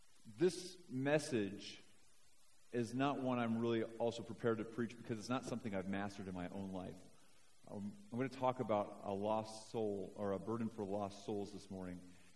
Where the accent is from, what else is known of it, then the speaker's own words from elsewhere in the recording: Seattle, Washington, United States; My wife, Hillary, and I, we're both from Seattle, and I grew up as a Christian.